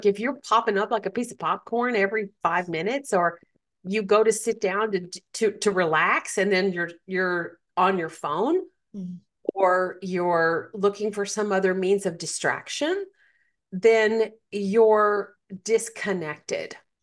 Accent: the South, United States; I grew up in the South and I grew up without technology.

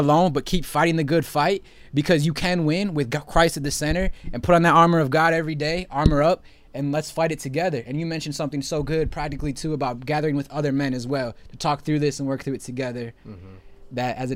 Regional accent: Philippines; It's not, it's our culture, being Filipino.

